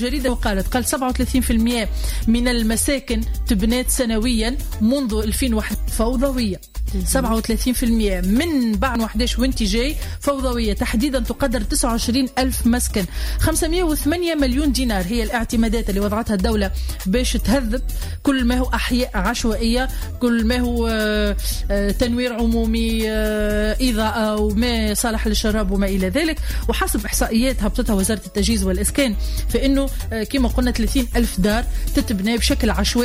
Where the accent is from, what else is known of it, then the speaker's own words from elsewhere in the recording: Tunisia; accent: Tunisian; نعرفوا اللي بصير في لهجتنا هو اللي ما يراش ويخوف هنا يكون العمل به المثل هو كما بيدو بالتونسي